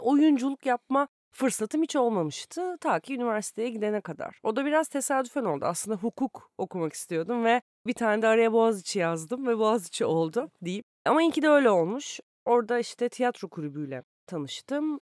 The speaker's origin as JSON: {"language": "Turkish", "region": "Kocaeli", "country": "Turkey", "tie": "born or raised there", "also_born_or_lived": "Eskişehir", "said": "Kocaeli'nde büyüdüm ben. Bir dönemde Eskişehir'de yaşadım depremden sonra, 99 depremi."}